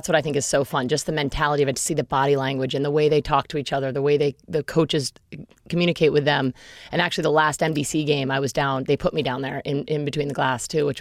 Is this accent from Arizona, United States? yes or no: no; Boston, Massachusetts, United States; My first game was Detroit at Boston, and I'm from Boston, as you mentioned.